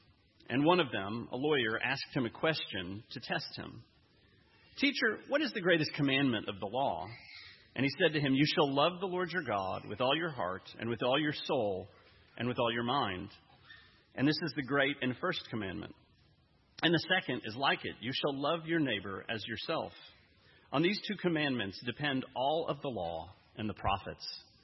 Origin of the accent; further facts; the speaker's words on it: Lexington, Kentucky, United States; I'm from Lexington, Kentucky. I've been a pastor there for about 20 years.